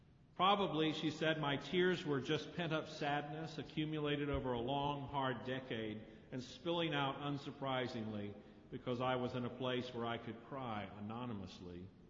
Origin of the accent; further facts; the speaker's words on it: North Carolina, United States; When I was growing up in the Moravian Church in North Carolina, those words were the last words I heard spoken by the minister at the end of every worship service.